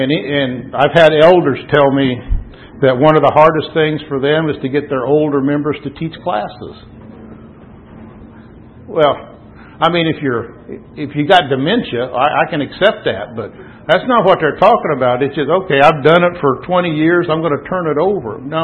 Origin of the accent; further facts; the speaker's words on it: Indiana, United States; 90% of the disfellowshipping in the congregation I grew up in Indiana were bad attendance.